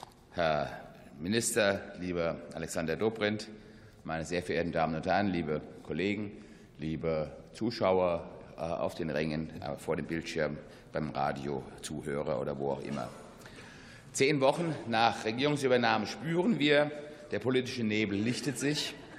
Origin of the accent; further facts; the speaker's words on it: Hesse, Germany; Wir haben in Hessen, meinem Bundesland, meinem Heimatland, es einfach gemacht.